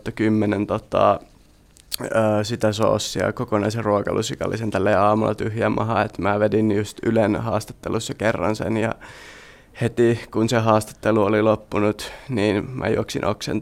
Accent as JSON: {"language": "Finnish", "town": "Jyväskylä", "region": "Central Finland", "country": "Finland", "tie": "born or raised there", "said": "Varmaan täällä ihan Jyväskylässä kotikulmilla"}